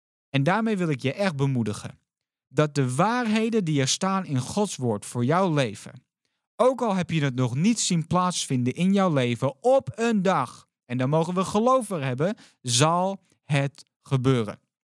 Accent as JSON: {"language": "Dutch", "country": "Netherlands", "said": "Dus ja, ook voor ons als Nederlanders."}